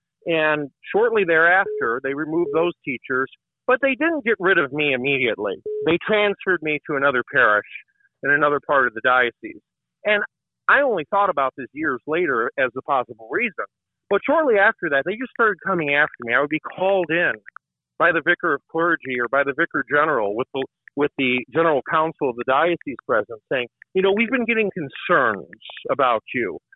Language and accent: English; Chicago Heights, Illinois, United States; born there; now in Rockford, United States; So I was born in Chicago Heights, Illinois.